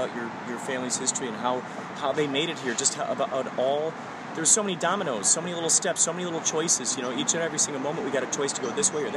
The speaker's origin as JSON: {"language": "English", "town": "Chicago", "region": "Illinois", "country": "United States", "said": "Originally Chicago."}